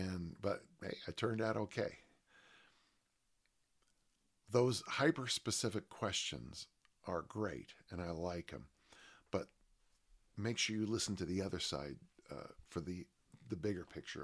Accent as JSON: {"language": "English", "town": "South San Francisco", "region": "California", "country": "United States", "tie": "born or raised there", "said": "And when I grew up in South San Francisco, the hose water was so hot in the summer"}